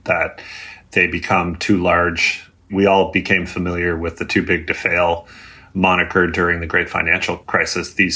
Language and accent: English; Canada; And I can say this as a Canadian, as someone has a little bit of distance from it.